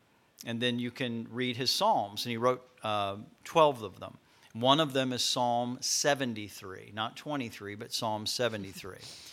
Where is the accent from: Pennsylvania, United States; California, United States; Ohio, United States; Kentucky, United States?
Ohio, United States; born there; So I was born in Southern Ohio, and my dad was a pastor, and my mom was a school teacher.